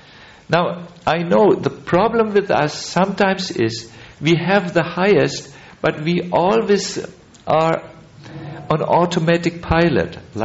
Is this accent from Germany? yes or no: yes; Germany; please excuse me, I'm from Germany.